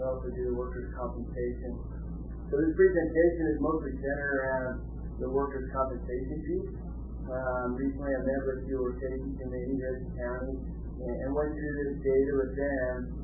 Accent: Moab, Utah, United States; And many of you know, I grew up here in Moab, and I see some people out here in the audience that somewhat raised me.

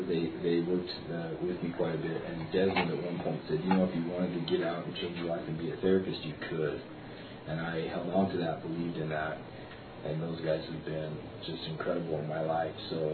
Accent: Orem, Utah, United States; I'm from Utah County. I grew up in Orem.

